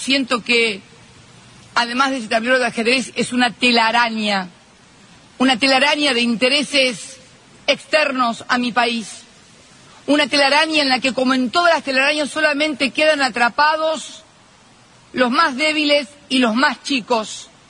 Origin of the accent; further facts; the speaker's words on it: Argentina; Me lo merezco como argentina